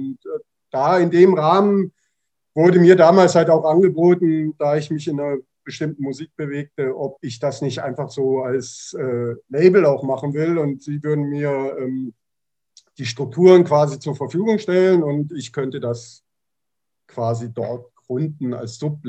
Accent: Kassel, Hesse, Germany; Na, ursprünglich bin ich aus Hessen, Kasseler Ecke, also ziemlich zentral

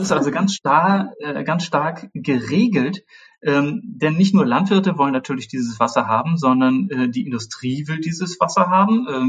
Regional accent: Hamburg area, Germany; Ich bin in der Nähe Hamburgs aufgewachsen.

